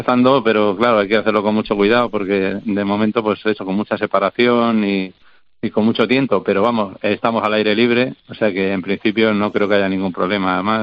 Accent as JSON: {"language": "Spanish", "town": "Madrid", "region": "Community of Madrid", "country": "Spain", "lives_now": "Carboneras, Spain", "said": "29 años estamos aquí ya en Mesa Roldán y la verdad es que es muy diferente. Yo soy de Madrid, nosotros veníamos directamente de la época de la movida en Madrid con un bar de copas"}